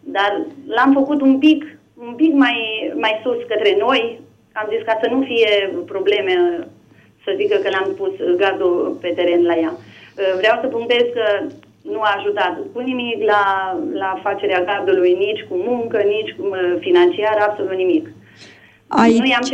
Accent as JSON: {"language": "Romanian", "region": "Maramureș County", "country": "Romania", "said": "Eu sunt din Maramureș."}